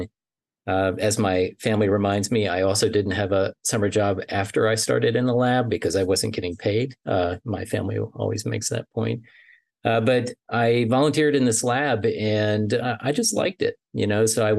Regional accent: Virginia, United States; I grew up in Virginia, and I was not even thinking about medicine at the time.

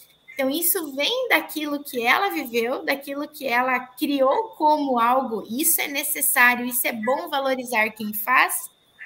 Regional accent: Pato Branco, Paraná, Brazil; Então, eu sou de Pato Branco, para os presenciais aqui em Pato Branco.

